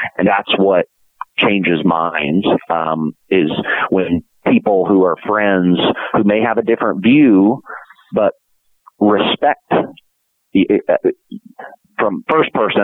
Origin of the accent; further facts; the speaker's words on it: Lubbock, Texas, United States; I grew up in Lubbock, Texas, which is the kind of sort of Christian conservative I think you were describing.